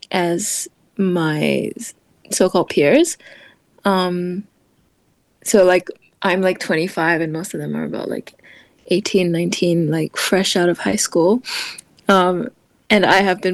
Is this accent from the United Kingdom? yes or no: no; Singapore; now in Melbourne, Australia; I'm a Singaporean singer-songwriter.